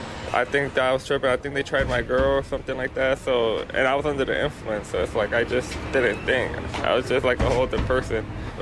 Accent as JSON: {"language": "English", "town": "New Haven", "region": "Connecticut", "country": "United States", "said": "from New Haven."}